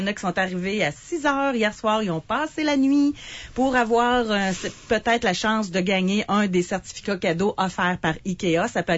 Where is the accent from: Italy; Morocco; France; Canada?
Canada; Quebec; où j'ai grandi en Mauricie, moi, quand même.